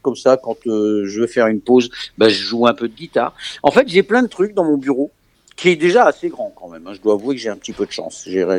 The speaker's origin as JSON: {"language": "French", "town": "Lille", "region": "Hauts-de-France", "country": "France", "tie": "born or raised there", "lives_now": "Bourges, France", "said": "J'habite Bourges. Mais alors, j'habite Bourges, mais je suis originaire du Nord. En fait, j'ai passé presque toute ma vie dans la ville de Lille, dans le Nord."}